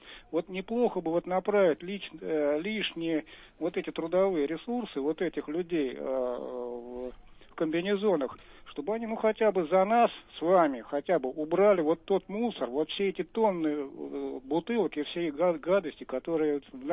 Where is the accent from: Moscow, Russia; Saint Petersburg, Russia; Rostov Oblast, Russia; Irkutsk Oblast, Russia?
Moscow, Russia; Я москвич